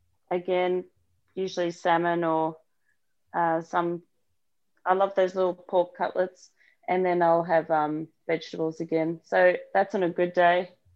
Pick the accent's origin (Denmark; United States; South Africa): South Africa; I'm South African